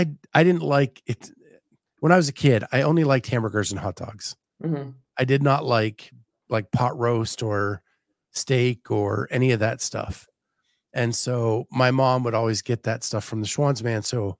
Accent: Pennsylvania, United States; So Katie, I did not grow up in Ohio. I grew up in Pennsylvania, but I don't know if that, I mean, not that far.

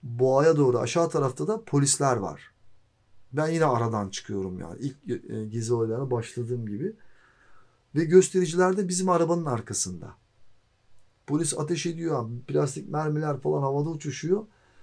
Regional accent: Kadıköy, Istanbul, Turkey; Yani benim çocukluğum, ilk gençliğim yani Kadıköy'de geçti.

